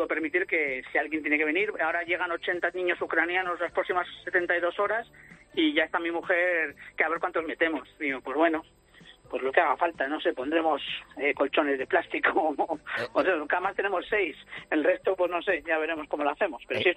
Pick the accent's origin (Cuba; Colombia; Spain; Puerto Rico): Spain; Madrid, Community of Madrid; yo soy de Madrid y, bueno, mi madre y mi familia viven en el País Vasco, pero yo nací en Madrid y soy del Foro.